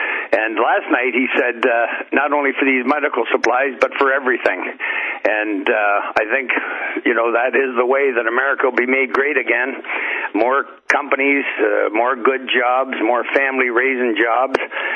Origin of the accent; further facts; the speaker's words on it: Canada; I must say, as a Canadian and frequent visitor to the United States, I truly respect your President Trump's focus and attention